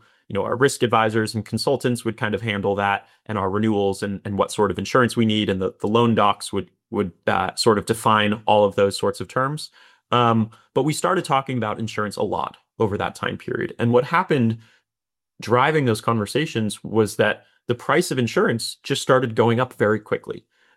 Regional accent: Hawaii, United States; You know, growing up in Hawaii, my family had always discussed longer term climate risks like sea level rise. You know, my childhood home is a couple feet above sea level

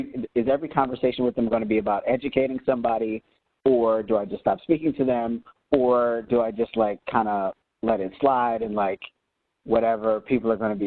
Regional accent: Philadelphia, Pennsylvania, United States; now in Atlanta, United States; Growing up in Philadelphia and having a father who was born in 1936 who had experienced racism in Philadelphia in some very visceral ways and physical ways.

